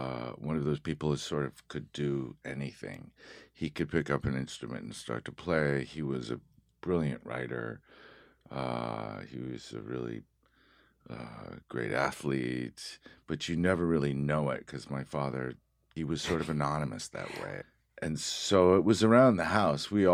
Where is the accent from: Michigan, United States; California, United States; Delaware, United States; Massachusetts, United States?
Massachusetts, United States; Haverhill; born there; New England. I was born in Massachusetts. I was born in Haverhill, Massachusetts, in Hale Hospital